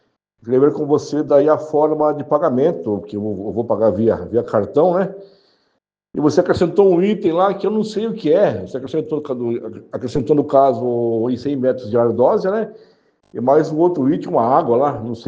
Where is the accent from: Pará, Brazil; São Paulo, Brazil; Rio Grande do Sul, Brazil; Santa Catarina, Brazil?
São Paulo, Brazil; Itapeva; Eu sou de Itapeva, né?